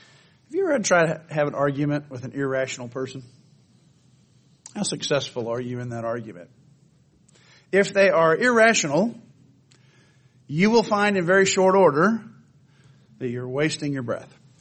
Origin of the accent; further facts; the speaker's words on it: Australia; born there; As everyone here knows, I was born in Australia, and I was a pretty competitive kid.